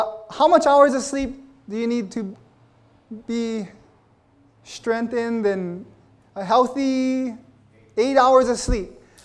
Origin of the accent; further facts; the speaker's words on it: Hawaii, United States; And, you know, growing up in Hawaii, we're all on Hawaiian time